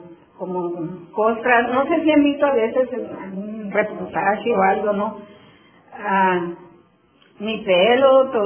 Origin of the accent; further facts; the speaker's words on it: Mexico; born there; Miren, yo nací en México